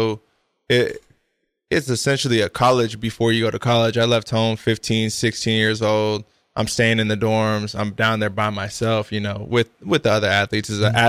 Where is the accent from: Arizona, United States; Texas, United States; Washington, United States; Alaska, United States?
Washington, United States; Seattle; also born or lived in Kirkland / Bellevue / Everett / Mukilteo; I'll tell you, I'm from Seattle originally, so I had just got plucked and put down in there.